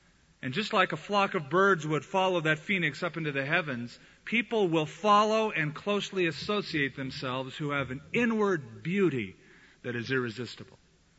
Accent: United States; I used to say Tychicus because I'm an American. And as an American, I typically mispronounce foreign words like everyone else.

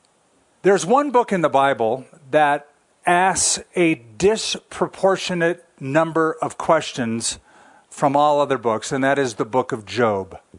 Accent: California, United States; I heard about in California, my home state, how the governor is shutting down the beaches in Orange County because in places like where I used to live, Huntington Beach, people are just flocking to the beach.

